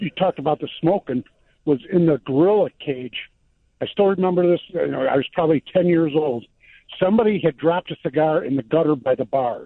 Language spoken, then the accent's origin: English; LaGrange, Illinois, United States; And like you, when you have one all the time, I'm from LaGrange.